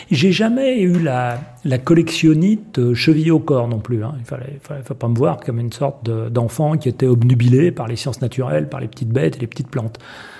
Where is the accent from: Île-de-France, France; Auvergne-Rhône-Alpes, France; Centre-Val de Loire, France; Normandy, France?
Auvergne-Rhône-Alpes, France; Villeurbanne; also born or lived in Lyon; Et j'ai grandi, en fait, à Villeurbanne, aux confins de Villeurbanne même, dans un endroit qui s'appelle Cusset et qui est le lieu où vivaient déjà mes arrière-grands-parents, mes grands-parents, et où mes parents se sont installés.